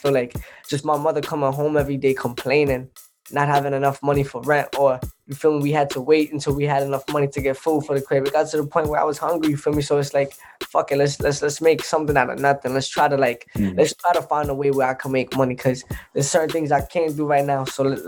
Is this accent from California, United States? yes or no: no; Brooklyn, New York, United States; I grew up in Crown Heights. So, I mean, right now where I grew up at, they're trying to gentrify it now and move in different people.